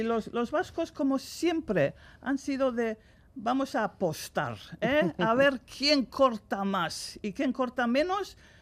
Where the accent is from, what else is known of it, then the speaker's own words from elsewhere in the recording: Ingham, Queensland, Australia; Sí, yo soy de Ingham, sí.